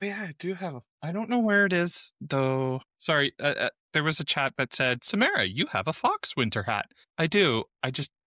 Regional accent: Canada; I need winter hats because I'm fucking Canadian and it's winter time.

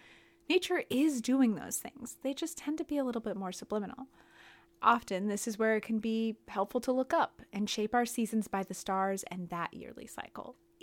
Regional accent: Colorado, United States; I have a lot of fond memories of growing up in the Colorado Rockies and waking up to snow heaps and animals grazing in our front yard

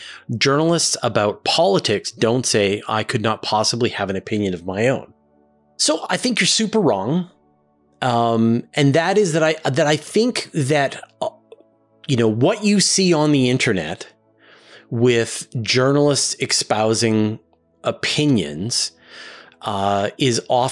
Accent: Canada; as a Canadian citizen, I have to vote for my government. And so it's my job to build up a level of expertise in the policies of the various parties in my country

